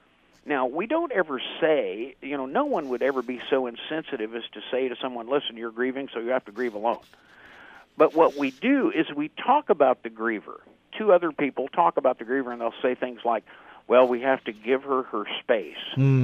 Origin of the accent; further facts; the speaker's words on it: Midwest, United States; I'm born and raised in the Midwest, and when I grew up, two of the things that they used to say all the time were, you have to be strong for someone else, and you have to keep busy.